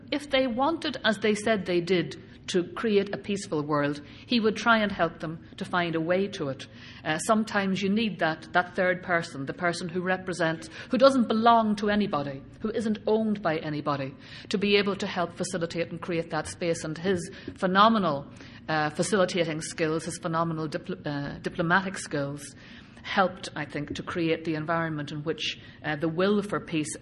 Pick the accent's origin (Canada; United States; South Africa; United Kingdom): United Kingdom; Belfast, Northern Ireland; I certainly didn't think when I lived in Belfast, I grew up in Belfast